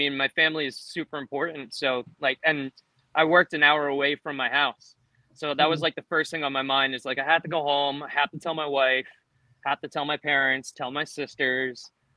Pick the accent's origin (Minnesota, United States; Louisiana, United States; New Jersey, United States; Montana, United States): New Jersey, United States; I'm from New Jersey, the Jersey Shore.